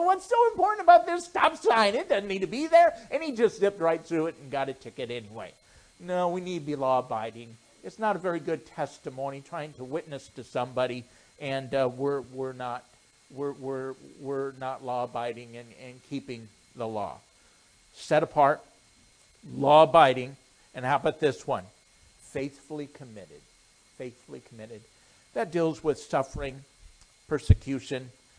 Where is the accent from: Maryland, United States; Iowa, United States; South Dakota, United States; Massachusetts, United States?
South Dakota, United States; Rapid City; I grew up in Rapid City, South Dakota